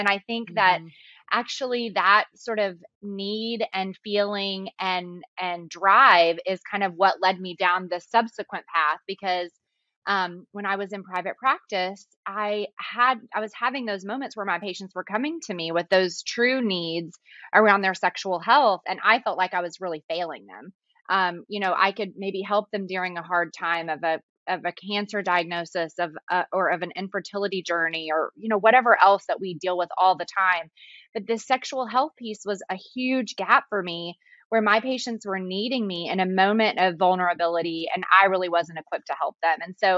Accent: Arkansas, United States; So I'm actually originally from Arkansas. I live in Texas now.

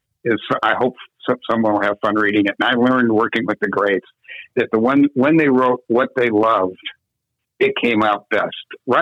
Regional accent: Chicago, Illinois, United States; I'm from Chicago originally.

